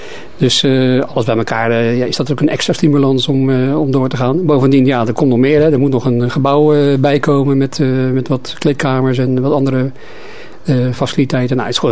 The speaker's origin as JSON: {"language": "Dutch", "town": "Rotterdam", "region": "South Holland", "country": "Netherlands", "lives_now": "Capelle aan den IJssel, Netherlands", "said": "Maar ja, ik ben inwoner van Capelle al redelijk lang. Sinds 76, geloof ik, ja. Ik ben van oorsprong Rotterdammer. Zoals de meeste Capellenaren, volgens mij. Maar ik ben verhuisd naar Capelle ooit."}